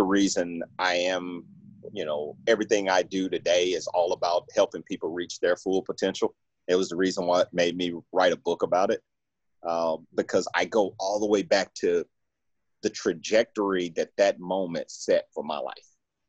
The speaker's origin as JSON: {"language": "English", "town": "Memphis", "region": "Tennessee", "country": "United States", "tie": "born or raised there", "said": "Yeah, so I actually born and raised in Memphis, Tennessee. Two blue collar parents, both grew up, working 2-3 jobs, helping make ends meet."}